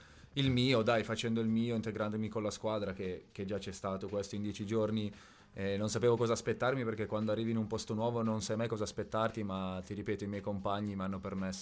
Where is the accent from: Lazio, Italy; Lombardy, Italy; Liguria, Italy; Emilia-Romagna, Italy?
Lombardy, Italy; Cologno Monzese; Io sono di Cologno Monzese.